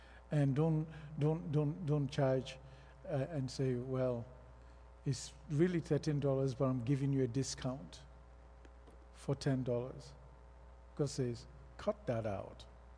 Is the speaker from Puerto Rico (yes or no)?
no; Nigeria; Growing up in Nigeria, you go to the market, and let's say you are going to buy a cup or some rice.